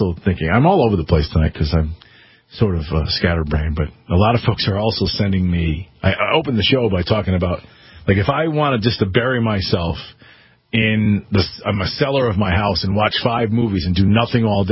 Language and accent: English; Connecticut, United States; there are groups in my home state here in Connecticut that are, you know, rallying, if you will, against putting masks on the kids all day.